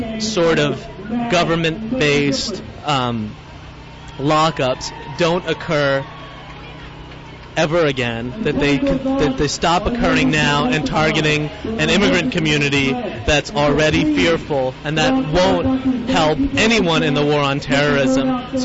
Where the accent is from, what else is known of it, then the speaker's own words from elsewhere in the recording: United States; We've invited, as Sikh Americans, non-Sikhs, to our places of worship, to our community centers